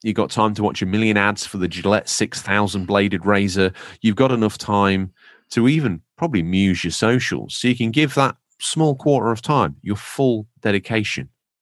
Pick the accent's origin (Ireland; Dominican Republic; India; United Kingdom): United Kingdom; England; moved away as an adult; now in New York, United States; as an Englishman now living in New York, I find American sports absolutely fascinating.